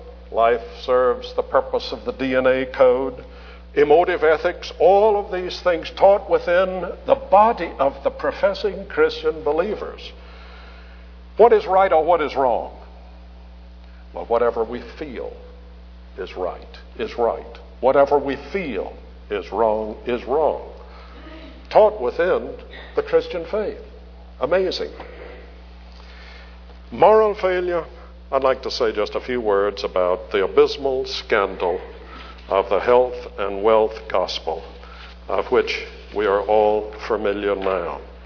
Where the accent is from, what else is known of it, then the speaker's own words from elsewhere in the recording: the South, United States; accent: southern; I had to pronounce tyrants in my good southern accent slowly so they would get it.